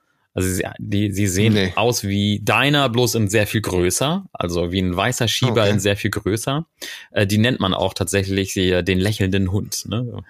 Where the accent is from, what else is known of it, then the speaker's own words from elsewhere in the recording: Lower Saxony, Germany; in meiner Heimat in Ostfriesland